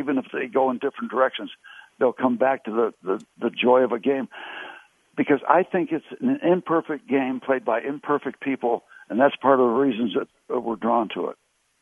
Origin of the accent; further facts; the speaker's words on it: Connecticut, United States; We had to beg the Pirates to sign me when I came out from Connecticut to try out in 1960.